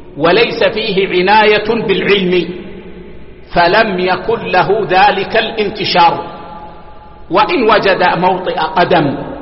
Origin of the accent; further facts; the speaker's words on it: Saudi Arabia; بلادنا السعودية